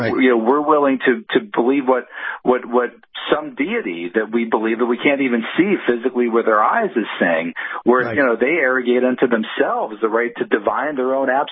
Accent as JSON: {"language": "English", "region": "Pennsylvania", "country": "United States", "tie": "born or raised there", "said": "read the Gettysburg Address, 1863, here in my home state of Pennsylvania."}